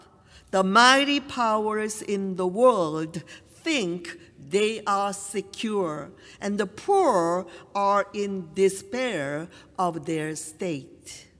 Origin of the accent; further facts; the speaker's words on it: South Korea; I think Korea, my home country, could be a good example.